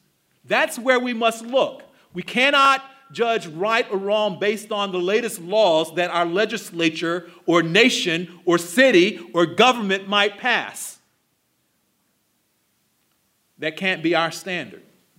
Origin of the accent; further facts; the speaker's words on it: Baltimore, Maryland, United States; after witnessing a tragedy in Baltimore, my hometown, a town that I love, still love.